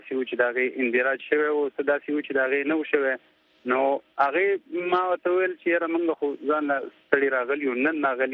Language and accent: Pashto; Khyber Pakhtunkhwa, Pakistan; مونږ د کی پی کی خیبر پختونخوا اپر دې سره تعلق ساتو.